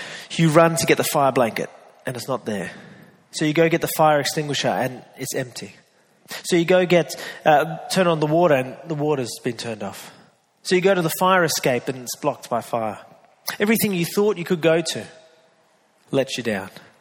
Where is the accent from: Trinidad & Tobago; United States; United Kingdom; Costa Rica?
United Kingdom; You know, I don't cry that, I'm British.